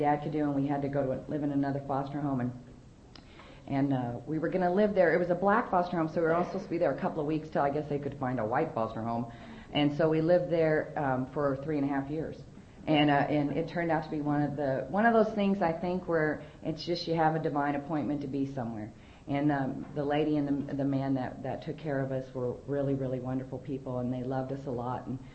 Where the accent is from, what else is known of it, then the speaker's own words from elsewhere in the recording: Oklahoma, United States; born there; I was born in Oklahoma.